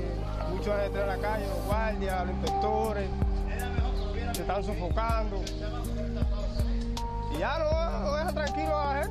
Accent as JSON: {"language": "Spanish", "region": "Oriente", "country": "Cuba", "said": "Soy de la provincia de Oriente."}